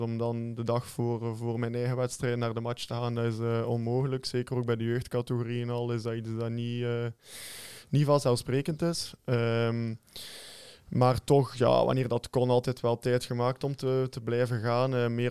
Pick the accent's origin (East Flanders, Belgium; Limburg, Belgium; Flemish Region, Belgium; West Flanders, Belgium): Flemish Region, Belgium; Oostakker; Ik ben van Oostakker, Destelbergen, dus dat is quasi nabij voor naar de match te kunnen gaan kijken.